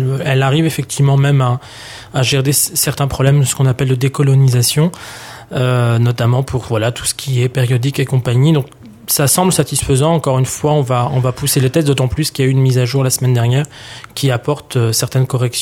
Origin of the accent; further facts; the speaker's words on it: France; ce qui n'est pas forcément le cas chez nous en France